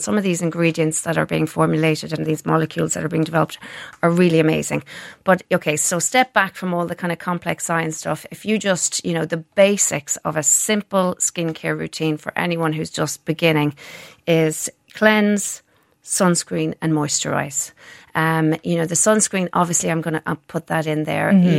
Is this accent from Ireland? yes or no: yes; Ballina, County Mayo, Ireland; moved away as an adult; now in United Kingdom; I'm originally from Ballina in County Mayo, the lovely town of Ballina. I'm the daughter of a publican and a teacher. And about 11 years ago, I moved to the UK with my husband because his job moved during the recession.